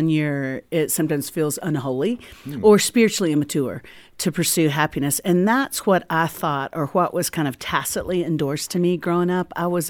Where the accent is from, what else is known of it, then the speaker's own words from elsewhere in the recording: the South, United States; I grew up in the South in a Baptist church